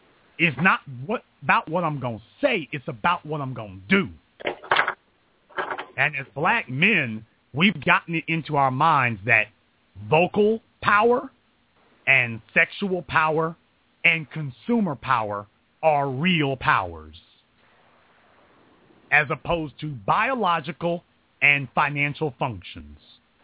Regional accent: the South, United States; I was raised in the South, a little Southern Baptist preacher coming out in me.

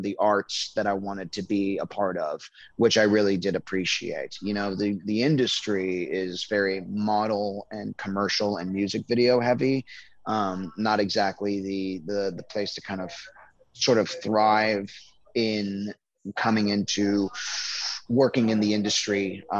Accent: Miami, Florida, United States; And me and my cousins, you know, growing up in Miami, my cousins were my besties

